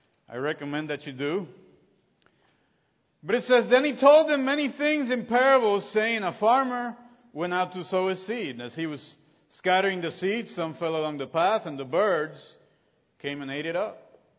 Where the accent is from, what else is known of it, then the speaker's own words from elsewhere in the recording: Puerto Rico; I'm from Puerto Rico, and some of the best coffee grows there, which is good stuff.